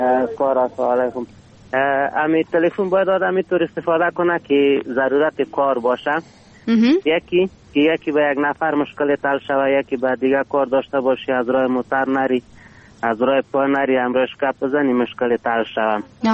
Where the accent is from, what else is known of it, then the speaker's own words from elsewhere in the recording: Afghanistan; افغان هستم از غربم تماس گرفتم